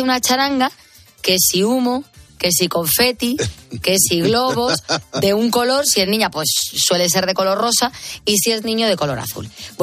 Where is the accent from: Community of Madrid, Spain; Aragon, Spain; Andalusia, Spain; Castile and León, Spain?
Community of Madrid, Spain; Madrid; pues yo soy de Carabanchel, y la gente hacía, madre mía, qué barrio, pues yo vivía sin ningún problema.